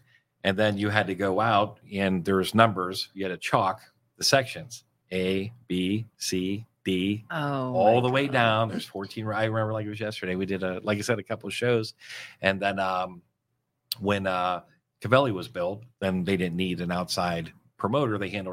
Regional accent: Austintown, Ohio, United States; And I'm from Austin Town, so I used the Austin Town Fitch Wrestlers one year.

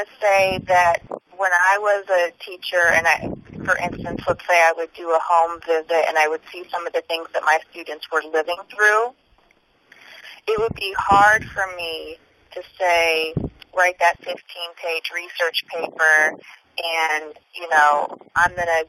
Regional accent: California, United States; I'm born and raised in the Bay Area, so I came back to the Bay Area

